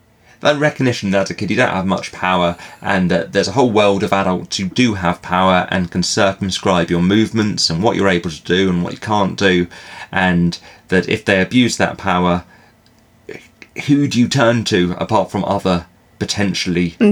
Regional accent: United Kingdom; theoretically it's my right to buy being a British citizen is my right to get a train.

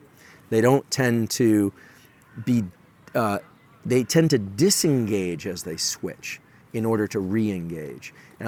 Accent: Palo Alto, California, United States; Like, I'm from Silicon Valley, born and raised in Palo Alto, and was there, first Apple store on University Avenue.

